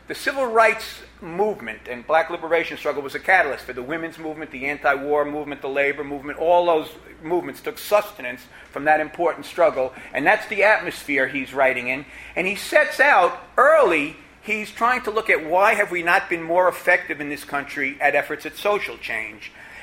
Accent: New Jersey, United States; I grew up in the New York, North Jersey area

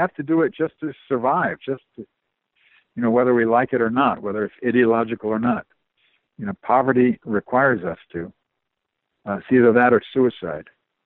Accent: England, United Kingdom; well, I grew up in England, and also that's what I studied and taught.

